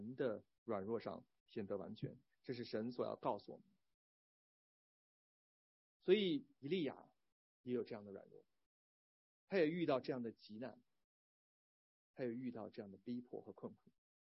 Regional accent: Beijing, China; 想起来我是从小长大在北京啊

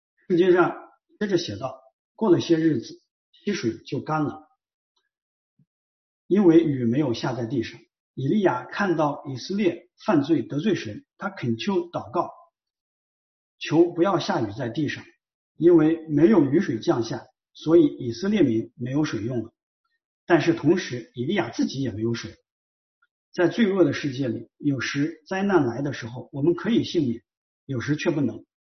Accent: China; 我们中国人很看重这个

